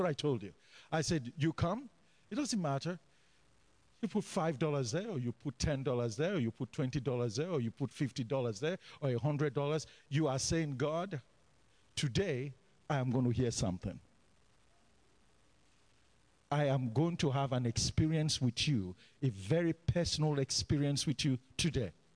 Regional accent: Nigeria; now in Canada; even though I am more Canadian now than Nigerian, where I came from is Nigeria.

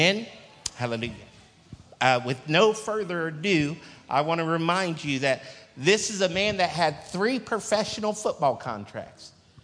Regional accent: Ohio, United States; Now, because I'm from Ohio, I don't see how any of those could have ever been the Holy Ghost anyway.

